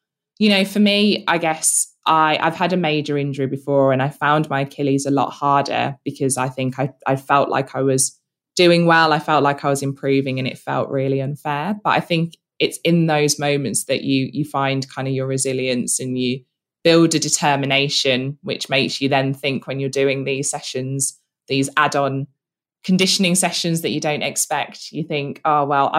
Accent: Birmingham, West Midlands, United Kingdom; I, you know, was younger in Birmingham. So nice to think my family can be there, nice to play in my hometown

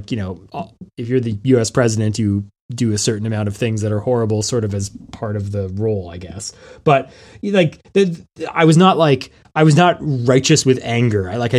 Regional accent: Canada; I'm Canadian.

